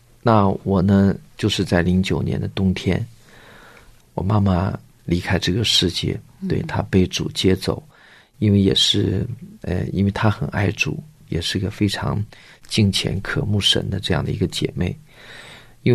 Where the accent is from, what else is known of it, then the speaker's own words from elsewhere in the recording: North China, China; 因为可能是我在北方长大，就是北方的孩子呢特别要强